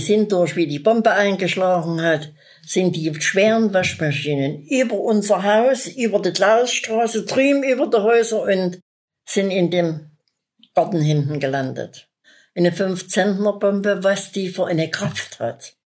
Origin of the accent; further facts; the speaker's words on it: Chemnitz, Saxony, Germany; also born or lived in Graubach an der Elbe; Ich bin in Graubach an der Elbe geboren. Und meine Eltern hat sich hier in Chemnitz eine Großwäscherei gekauft. Meine Geschwister und ich, wir waren bei den Großeltern, bis wir in die Schule gekommen sind. Und dann sind wir erst nach Chemnitz gekommen.